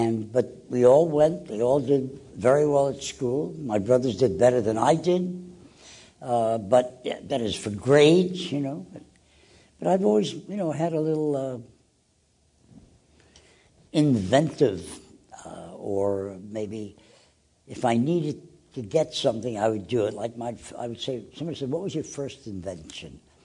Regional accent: Brooklyn, New York, United States; Brooklyn was a beautiful place. My first job at the age of 12 was working in a drugstore because I was a small, skinny

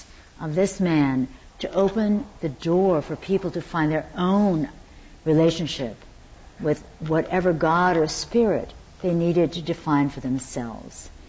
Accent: Stockton, California, United States; born there; I was born in Stockton, California, and a year later we were incarcerated in 10 different concentration camps throughout the United States as Japanese Americans.

